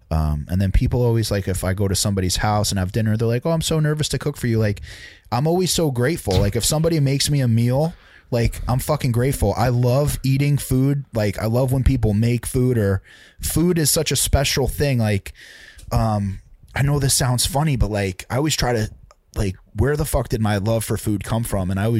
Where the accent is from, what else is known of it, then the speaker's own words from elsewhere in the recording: Laurence Harbor, New Jersey, United States; I'm from Lawrence Harbor, bro. Like, I'm from Lawrence Harbor. I grew up in a bungalow in a fucking swamp, right?